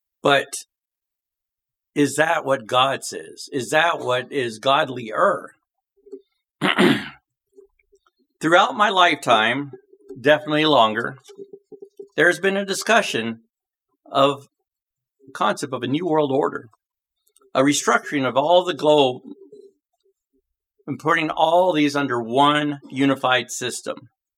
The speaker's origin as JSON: {"language": "English", "region": "the South", "country": "United States", "said": "I'm being from the South here. I love old Southern sayings."}